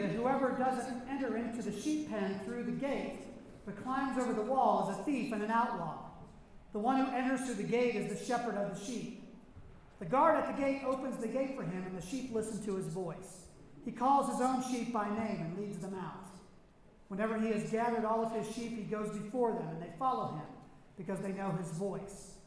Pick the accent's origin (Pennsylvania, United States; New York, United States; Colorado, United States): Pennsylvania, United States; Pittsburgh; Growing up around Pittsburgh, when we would go to the city, you would drive through the Fort Pitt tunnels